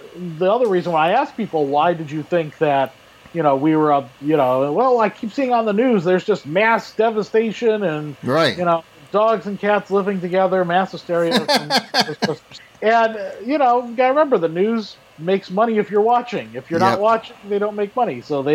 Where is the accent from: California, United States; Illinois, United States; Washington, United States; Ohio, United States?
Ohio, United States; And growing up in Ohio, along the shore of Lake Erie, you always knew that whatever way the lake was, it was north